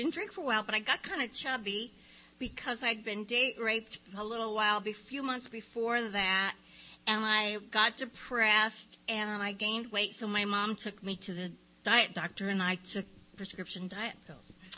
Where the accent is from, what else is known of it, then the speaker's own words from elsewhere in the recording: Indianapolis, Indiana, United States; also born or lived in Connecticut; I was born in 1950 in Connecticut, of French-Canadian descent. When I was 9, my dad got transferred to Indianapolis, Indiana. So I grew up there.